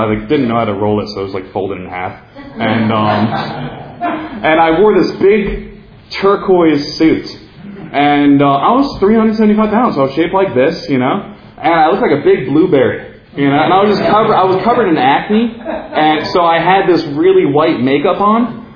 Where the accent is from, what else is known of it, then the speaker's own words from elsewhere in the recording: New Jersey, United States; and because I was from New Jersey, and because I wasn't as cool as them